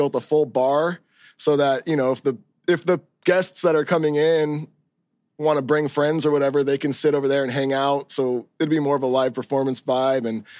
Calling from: Huntington Beach, California, United States; I am in Huntington Beach. I'm in my warehouse, actually, where we do the … rehearsals, and this is where I record my podcast.

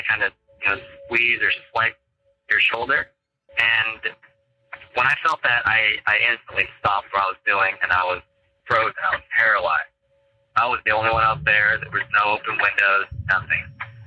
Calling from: Philadelphia, Pennsylvania, United States; I'm calling from Philadelphia.

